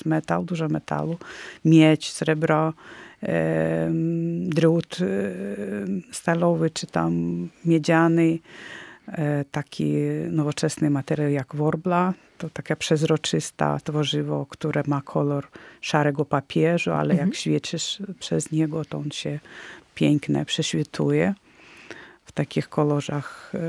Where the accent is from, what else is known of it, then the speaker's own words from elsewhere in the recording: Vilnius, Vilnius County, Lithuania; Ja jestem z Litwy, z Wilna i też bardzo to wszystko przeżyjemy.